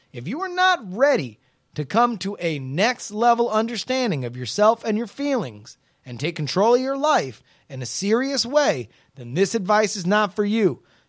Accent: Texas, United States; I grew up in Texas and it was very specifically a racist joke

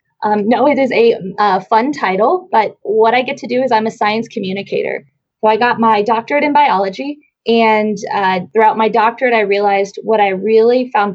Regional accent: Ohio, United States; you know, I'm from Southeastern Ohio and there's a lot of surface mining, especially in like the West Virginia, Appalachian area.

